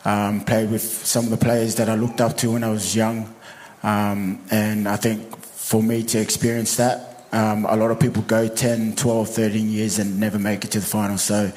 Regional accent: Sydney, New South Wales, Australia; now in United Kingdom; I'm born and raised in Sydney. Grew up in Western Sydney, family of three.

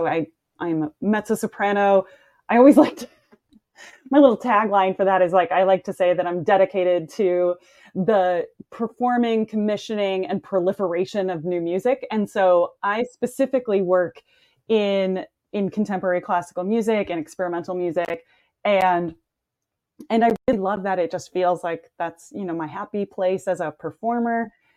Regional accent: Midwest, United States; So as a musician, so I'm from the Midwest originally. I grew up in a very musical and dramatic, you know, family.

